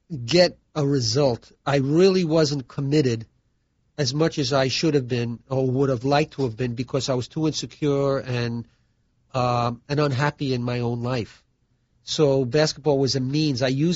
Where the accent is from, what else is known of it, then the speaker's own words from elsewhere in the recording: Bronx, New York, United States; I grew up in the Bronx, and you were defined by your environment, by how good a ball player you were.